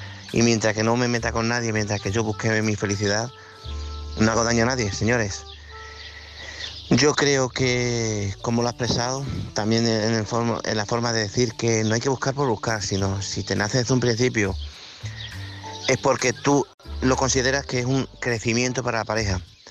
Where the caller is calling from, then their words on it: Badajoz, Extremadura, Spain; de Badajoz.